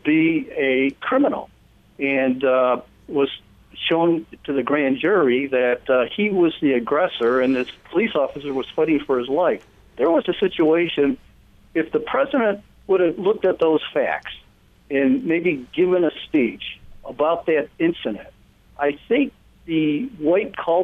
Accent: Buffalo, New York, United States; you know, I grew up in the 50s and 60s. And I saw a lot of racism growing up in Buffalo, overt racism.

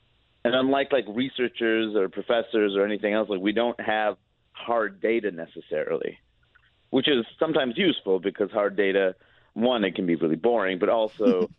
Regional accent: East Coast, United States; Growing up in the East Coast, I think, tends to, you know, I grew up in a snapping culture

